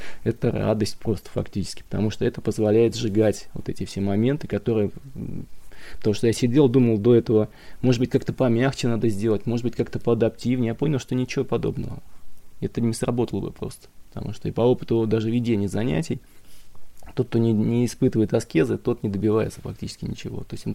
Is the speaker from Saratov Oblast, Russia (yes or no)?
yes; Engels, Saratov Oblast, Russia; я из Саратова, Энгельса. Там в Энгельсе живу, в Саратове и в Энгельсе преподаю.